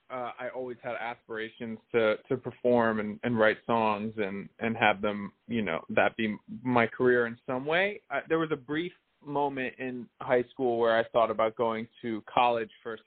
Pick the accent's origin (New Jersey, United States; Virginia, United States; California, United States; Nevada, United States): New Jersey, United States; Essex Fells; I grew up in North Jersey, a very small town in North Jersey called Essex Fells. It was about 30 or 40 minutes outside of New York City.